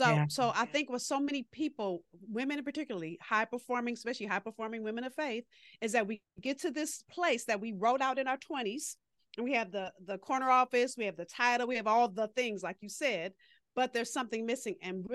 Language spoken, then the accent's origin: English; Los Angeles, California, United States; this was right after the LA riots, so 93, and I'm from Los Angeles. So I was in LA at the time.